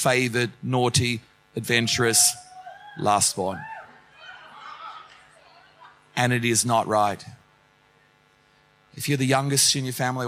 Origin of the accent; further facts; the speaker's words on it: England, United Kingdom; now in Australia; My dad came over. We came over from England back in 1965, a long time ago.